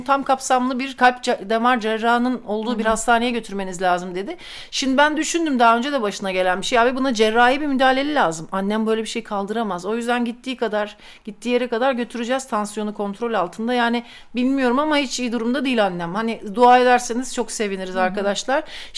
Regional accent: Sivas, Turkey; Hayır ben de Sivaslıyım da onunla.

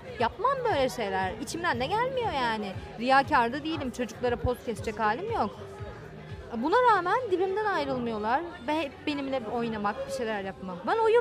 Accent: Kadıköy, Istanbul, Turkey; Kadıköy benim ilk gençliğimin geçtiği yer. Hani benim memleketim bir yerde baktığın zaman da. Kendim buraya ait hissediyorum ayrı da.

